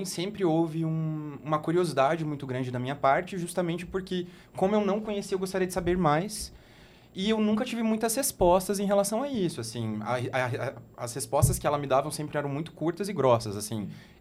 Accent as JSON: {"language": "Portuguese", "town": "Guarapuava", "region": "Paraná", "country": "Brazil", "tie": "born there", "said": "eu nasci em Guarapuava, que é uma cidade do interior do Paraná, em 19 de janeiro de 1996."}